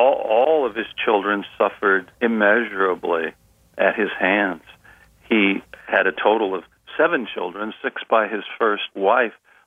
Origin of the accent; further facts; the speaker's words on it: Kankakee, Illinois, United States; myself, having grown up in Kankakee, Illinois, and then later in the Illinois suburb. Chicago is sort of my hometown.